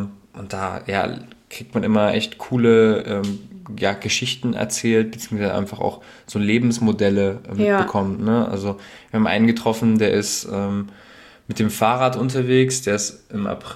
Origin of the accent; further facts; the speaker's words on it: Germany; Angesprochen und gefragt, wo wir herkommen, auf Englisch. Und wir meinten, wir kommen aus Deutschland.